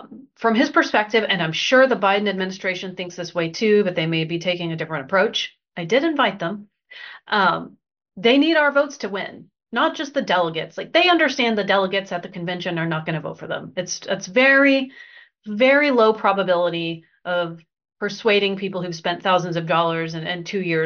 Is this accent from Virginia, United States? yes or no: no; Texas, United States; also born or lived in California; because I'd lived in California for so long, even though I grew up in Texas.